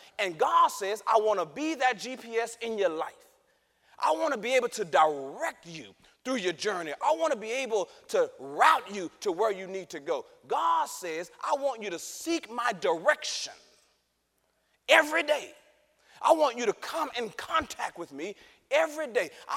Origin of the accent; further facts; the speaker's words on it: Dallas, Texas, United States; now in St. Louis, United States; I'm originally from Dallas. We moved to St. Louis in 2006.